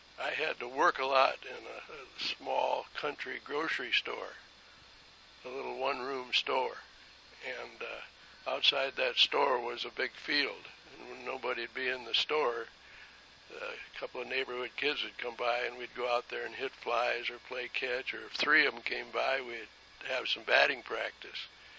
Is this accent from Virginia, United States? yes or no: no; Racine, Wisconsin, United States; born there; I was born in Racine, Wisconsin, and by the time I was a year old, I had polio epidemic closed the schools in Rockford.